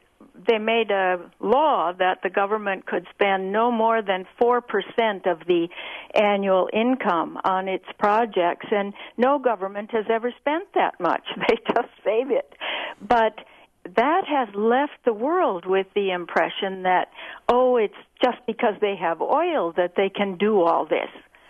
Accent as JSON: {"language": "English", "town": "Eau Claire", "region": "Wisconsin", "country": "United States", "tie": "born or raised there", "said": "I grew up in Eau Claire, some others settled in Dakota Territory, but most of them settled in Wisconsin."}